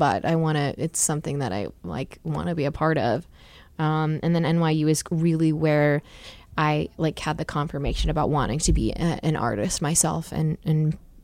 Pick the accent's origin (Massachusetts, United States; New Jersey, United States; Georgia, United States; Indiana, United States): New Jersey, United States; I don't say Jersey. Yeah, I say like I'm originally from New Jersey.